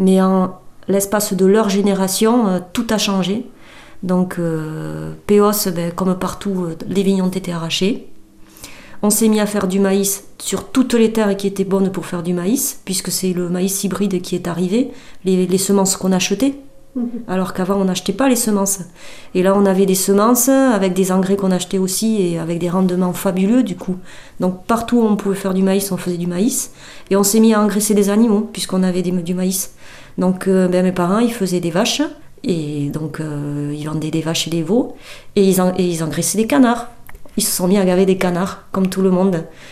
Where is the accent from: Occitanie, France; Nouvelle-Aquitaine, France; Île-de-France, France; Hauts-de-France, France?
Nouvelle-Aquitaine, France; Banos; J'ai grandi à la ferme Péos, qui est la ferme de mes parents, de ma mère maintenant, puisque mon père est décédé. Et donc, j'ai grandi à Banos tranquillement dans les années 80, à la ferme. Mes parents étaient agriculteurs